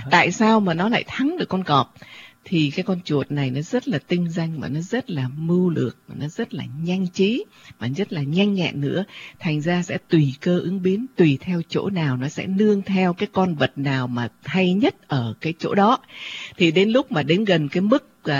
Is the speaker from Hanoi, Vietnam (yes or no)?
no; Ho Chi Minh City, Vietnam; tại vì người sinh ra tại thành phố, lớn lên sinh ra và lớn lên ở Sài Gòn, thành ra cái mà ký ức của mình về con tượng, về con chuột rất không, là hãi hùng.